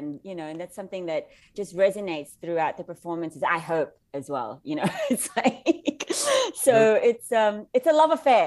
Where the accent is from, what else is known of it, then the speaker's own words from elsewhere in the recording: Philippines; obviously being Filipino